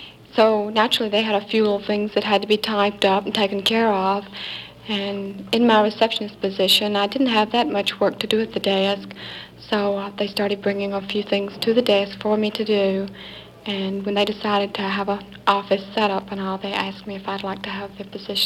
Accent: the South, United States; accent: southern; They all like to kid me a lot about my southern accent more than anything, I think.

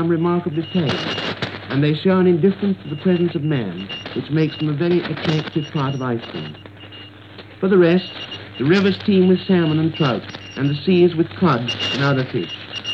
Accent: United Kingdom; may I, as a British officer, assure you

